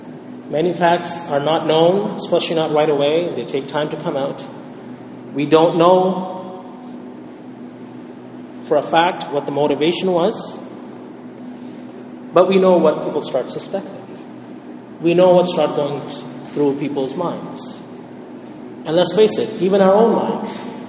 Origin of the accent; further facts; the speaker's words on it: Canada; my view is that as a Muslim, especially as a Canadian and a Muslim, and as a community leader, I feel that I have a responsibility to speak up.